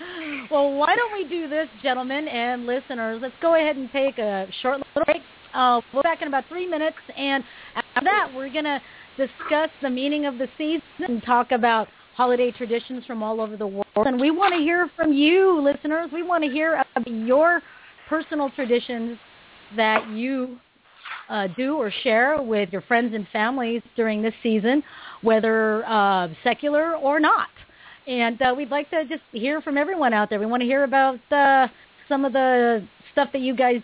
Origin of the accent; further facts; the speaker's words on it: Philippines; Now, because I'm Filipino, I'm going to go ahead and start with the Philippines.